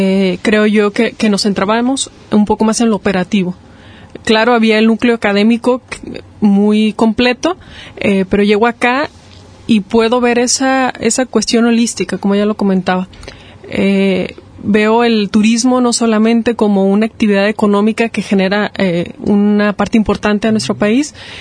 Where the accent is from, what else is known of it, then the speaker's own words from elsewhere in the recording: Zacatecas, Mexico; yo vengo del estado de Zacatecas, es algo que aquí me alegra comunicarlo.